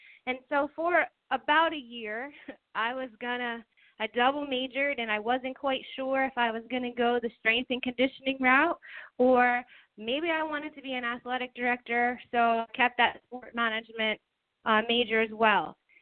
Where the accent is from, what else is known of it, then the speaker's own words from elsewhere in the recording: Easton, Pennsylvania, United States; I graduated and I moved back home to my hometown of Easton, Pennsylvania.